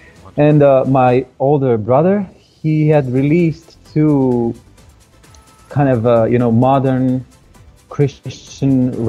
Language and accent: English; Romania; English is a second language; For the moment, I am considered a underground singer in Romania, given that I'm only known in my hometown.